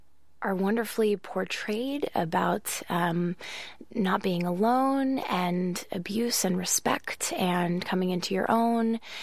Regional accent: Los Angeles, California, United States; I grew up in Los Angeles

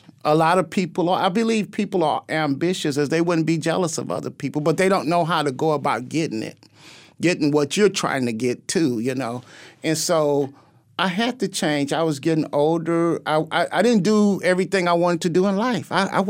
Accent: Texas, United States; I'm from Texas.

